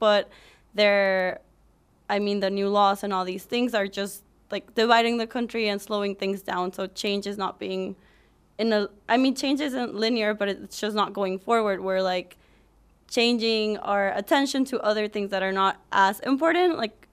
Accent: Mexico; now in United States; but I'm doing it from Mexico because I'm from Mexico

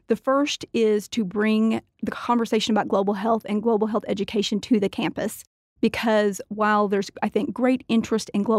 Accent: Lubbock, Texas, United States; I grew up in Lubbock, attended an elementary school here, graduated from Monterey, then went on to be a Red Raider and graduated from Texas Tech.

